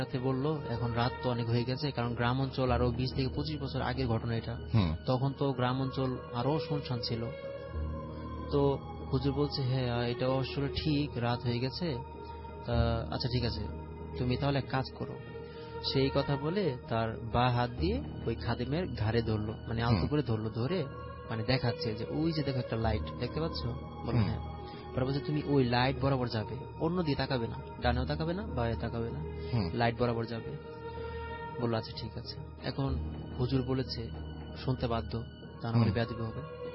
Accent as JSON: {"language": "Bangla", "town": "Mirpur", "region": "Dhaka Division", "country": "Bangladesh", "said": "এসেছি মিরপুর থেকে।"}